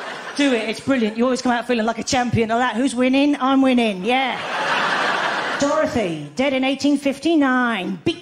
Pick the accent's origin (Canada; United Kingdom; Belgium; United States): United Kingdom; England; I've discovered that I'm so English that there's a part of me that doesn't even like to use my car horn anymore